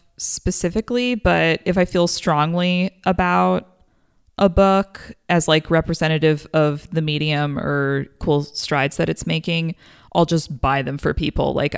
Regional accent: United States; I feel very strongly about that as an American comics fan

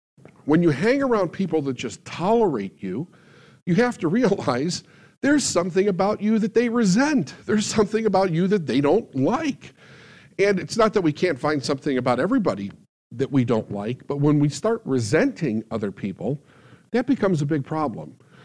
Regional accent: Phoenix, Arizona, United States; also born or lived in Chicago; I was born in Chicago, moved around the suburbs there quite a bit for about the first 10 years of my life, and then had a bit of a culture shock because I moved to Phoenix, Arizona.

